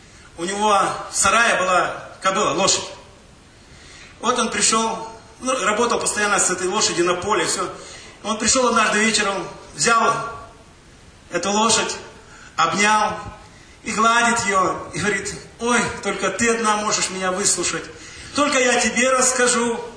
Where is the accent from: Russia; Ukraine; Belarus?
Belarus; Я вырос в Беларуси, в одном колхозе, в деревне.